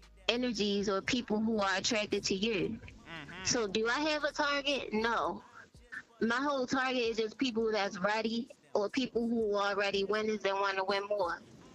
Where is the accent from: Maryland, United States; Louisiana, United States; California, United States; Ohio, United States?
Maryland, United States; Baltimore; I'm from Baltimore, Maryland.